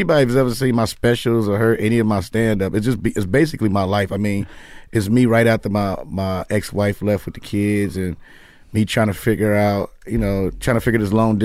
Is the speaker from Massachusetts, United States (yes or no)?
no; Chicago, Illinois, United States; also born or lived in New York; Well, I'm from Chicago, but I lived in New York for 2 years, and then I came here once Carmichael's show happened.